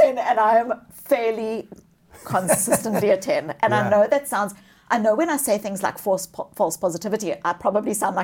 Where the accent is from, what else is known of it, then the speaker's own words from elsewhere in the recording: South Africa; born there; I was born in South Africa. I was born as a child, as a white child in the white suburbs of apartheid South Africa.